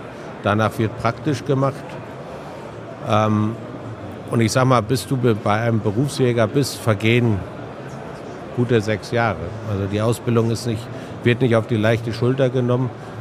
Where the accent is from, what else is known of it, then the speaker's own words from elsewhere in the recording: Namibia; Bei uns in Namibia ist die Yacht eines der streng reguliertesten Industrien überhaupt